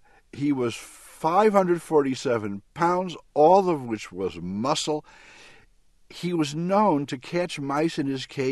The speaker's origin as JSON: {"language": "English", "town": "Chicago", "region": "Illinois", "country": "United States", "tie": "born or raised there", "said": "growing up in Chicago, as we both did, I knew Bushman."}